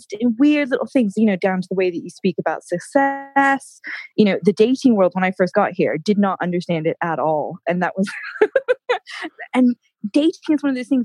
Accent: United States; accent: American; now in United Kingdom; my accent, I do quite English because I've been over here for so long. But then as soon as I speak to an American, I do go more American.

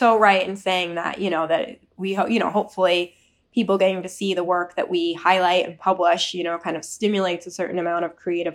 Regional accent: Berkeley, California, United States; And I think, I mean, growing up, I grew up in Berkeley, so Bay Area, Northern California.

